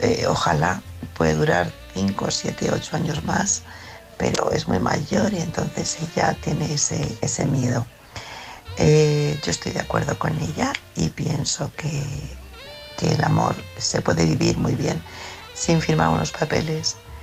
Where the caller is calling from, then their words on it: Madrid, Community of Madrid, Spain; de Madrid